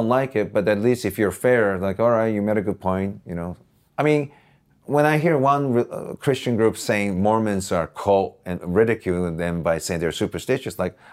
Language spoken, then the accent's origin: English; Japan; English is a second language; I'm from Japan. We take science classes, right?